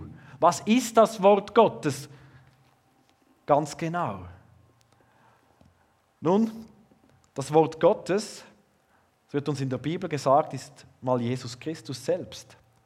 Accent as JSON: {"language": "German", "country": "Switzerland", "said": "Da werden wir sozusagen offiziell aufgefordert, als Schweizer zu beten, zu danken und Buße zu tun."}